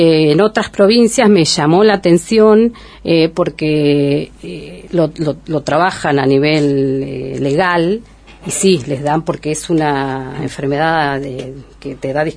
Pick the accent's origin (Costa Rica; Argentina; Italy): Argentina; Esquel, Chubut; Nací acá en Esquel, criada, y lo vuelvo a elegir y me quedé en Esquel. No me iría de Esquel.